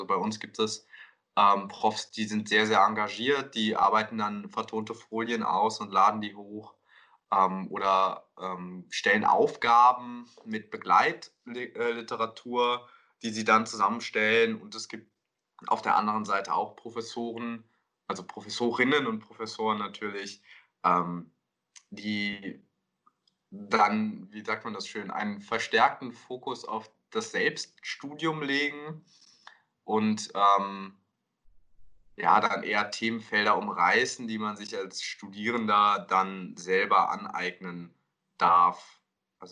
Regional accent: Kerpen, North Rhine-Westphalia, Germany; moved away as an adult; now in Berlin, Germany; Ich komme ursprünglich aus Kerpen im Rheinland, bin jetzt aber vor 2 Jahren nach Berlin gezogen, um hier Pharmazie zu studieren

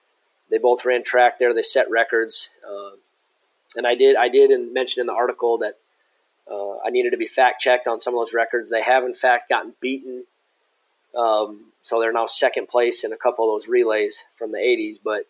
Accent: Brookings, South Dakota, United States; You know, I grew up around Brookings, South Dakota, as my dad's side of the family is all from Elkton, South Dakota.

